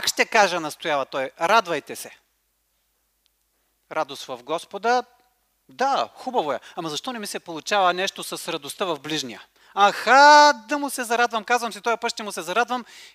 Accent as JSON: {"language": "Bulgarian", "town": "Gorna Oryahovitsa", "region": "Veliko Tarnovo Province", "country": "Bulgaria", "tie": "born or raised there", "said": "Отидохме в моя роден град Горна Оряховица"}